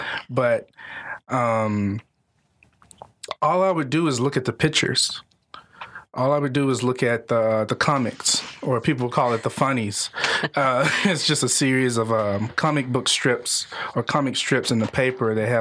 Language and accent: English; West Memphis, Arkansas, United States; But yes, I basically, you know, was born and raised in West Memphis and ended up going to high school and college over in Memphis, Tennessee, but also frequented Mississippi a lot, too.